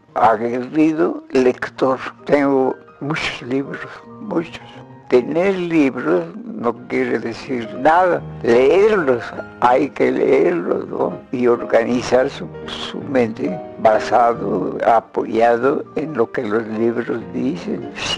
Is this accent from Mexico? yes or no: yes; Toluca, State of Mexico, Mexico; Yo soy originario de Toluca, nací en 1907, de 15 de febrero cumplí 100 años.